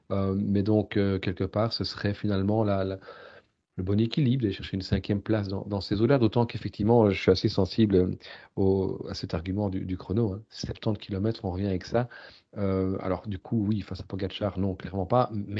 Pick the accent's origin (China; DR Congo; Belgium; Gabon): Belgium; On est belge, on suit évidemment les coureurs belges pour remporter un grand tour.